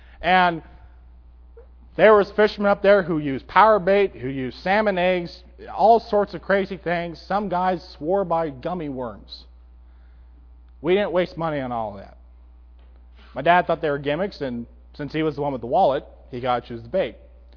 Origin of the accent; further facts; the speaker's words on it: Oregon, United States; Now, growing up in Oregon, where water is plenty, my fishing pole down here has been sorely underused.